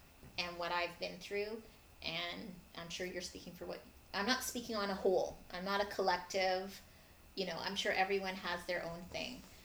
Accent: Trinidad & Tobago; And no matter what, if you say, oh, I'm from Trinidad. Hey, Mon. No, oh, not Jamaica. Oh. Not Cool Runnings. Stop it. Like, no. Like, a little further south. Like, way south. We're the last island. Trinidad is the last island. It's right next to Venezuela.

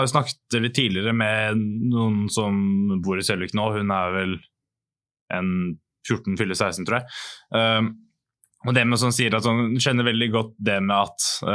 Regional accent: Åssiden, Buskerud, Norway; For min del så har jeg født og oppvokst på Åssiden.

